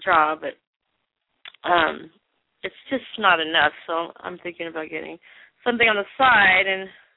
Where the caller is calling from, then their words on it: San Diego, California, United States; I'm in San Diego.